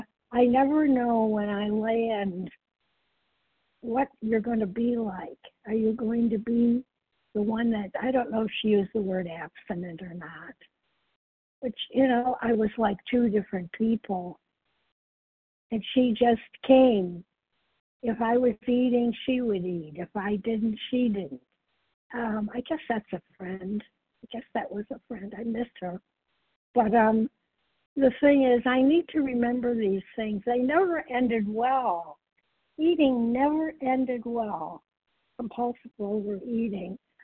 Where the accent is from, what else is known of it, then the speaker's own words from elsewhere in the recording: Illinois, United States; I remember, you know, I'm from Illinois, and a friend came to visit.